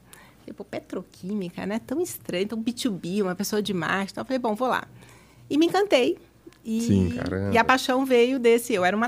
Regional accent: Minas Gerais, Brazil; Bom, eu sou mineira

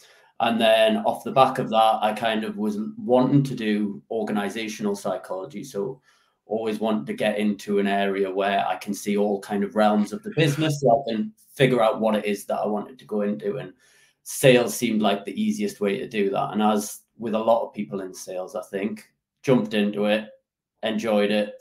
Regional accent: Newcastle, North East England, United Kingdom; now in Leeds, United Kingdom; I'm actually from Newcastle, so Northern, but I do live in Leeds. So still representing the Yorkshire side.

